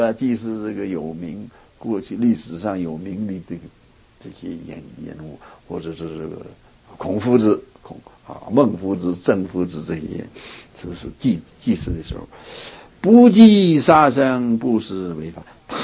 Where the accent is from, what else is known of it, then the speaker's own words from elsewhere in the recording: Qiqihar, Heilongjiang, China; 我小时候在学校读书，在齐齐哈尔。在满洲国的时候，齐齐哈尔是黑龙江省的省会